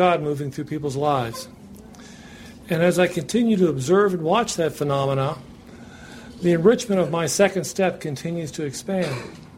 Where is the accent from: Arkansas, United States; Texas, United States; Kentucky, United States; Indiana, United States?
Indiana, United States; Indianapolis; I'm from Indianapolis, Indiana, and we are so fortunate to have Dudley and Marge and Jill in our community.